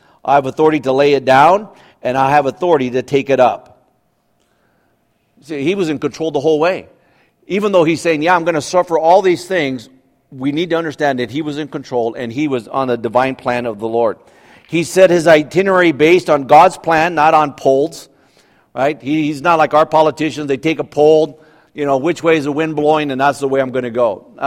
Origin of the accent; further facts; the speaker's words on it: United States; As an American, it's easy to think, well, wait a minute, there's no cost in following Jesus.